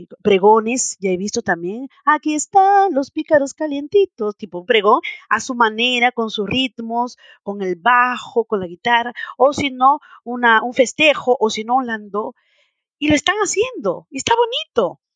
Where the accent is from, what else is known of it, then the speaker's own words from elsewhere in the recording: Lima, Peru; moved away; cuando yo me vine de Lima para acá, yo usé un avión y que fue de Lima hasta la frontera con Chile